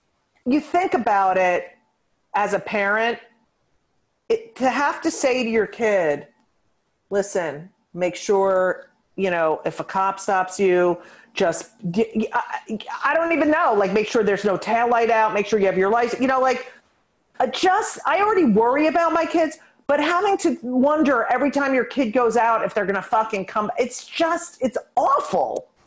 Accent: New York, United States; I do the commercial real estate, I grew up on the Upper West Side, so now I do some you know, political, I'm politically active.

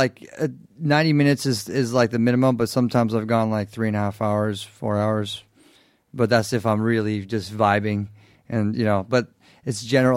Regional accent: São Paulo, Brazil; And I came from Sao Paulo

